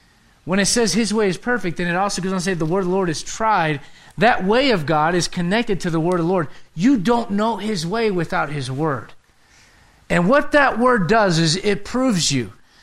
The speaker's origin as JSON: {"language": "English", "country": "Puerto Rico", "said": "I know I came from Puerto Rico"}